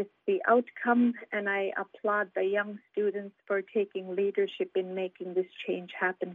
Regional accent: Togiak, Alaska, United States; now in Anchorage, United States; I am from Togiak, but live here in Anchorage.

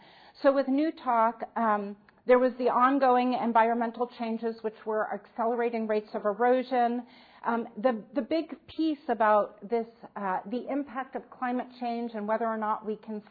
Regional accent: New York, United States; I'm originally from New York, and I was in New York when Hurricane Sandy happened.

